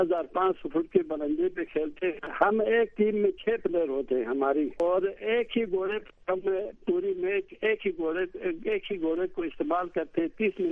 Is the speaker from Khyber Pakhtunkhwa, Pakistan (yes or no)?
no; Gilgit, Gilgit-Baltistan, Pakistan; آپ نے تعارف میں ہی بتا دیا، میں گلگت سے تعلق رکھتا ہوں.